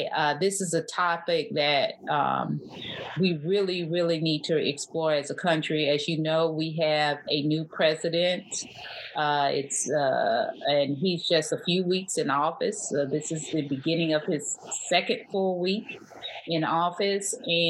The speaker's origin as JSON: {"language": "English", "region": "Texas", "country": "United States", "said": "As you know, I'm a Texan, and I have my grandfather, actually, my paternal grandfather came of age in San Antonio."}